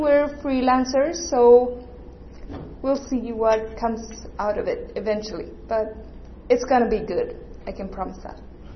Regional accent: Sweden; me and Karin, we are from Sweden. And I guess you can say that the fact that I was 5 years old in 93 and that I come from Sweden

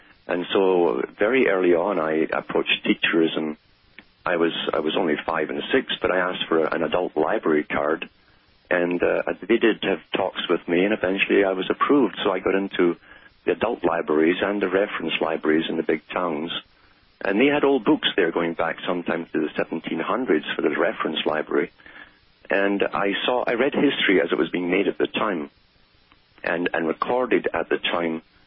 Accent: United Kingdom; I saw it all around me, in fact, growing up in Britain.

